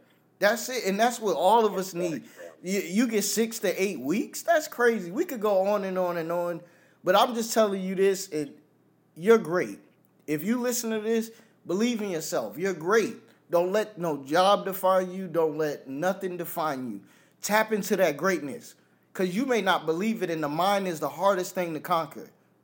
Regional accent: New York, United States; For me, I'm a New Yorker, so cursing is my first language over English.

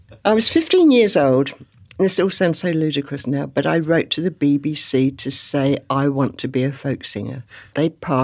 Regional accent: Hastings, South East England, United Kingdom; growing up in Hastings during the war.

